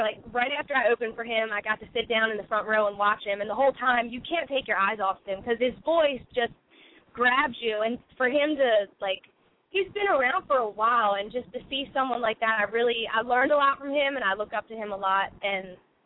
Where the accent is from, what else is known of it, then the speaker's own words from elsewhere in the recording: Maryland, United States; And we're from Maryland. I'm in Baltimore, Maryland right now.